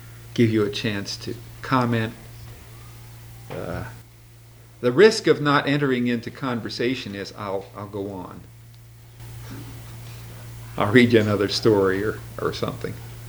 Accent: Butler, Pennsylvania, United States; Hey, the world's a lot bigger than I used to think it was when I grew up in Butler, Pennsylvania.

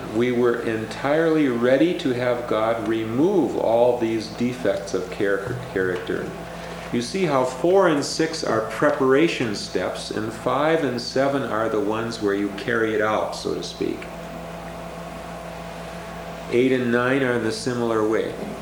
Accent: Willmar, Minnesota, United States; a pastor who dealt with alcoholics in my hometown of Wilmer, Minnesota for many years

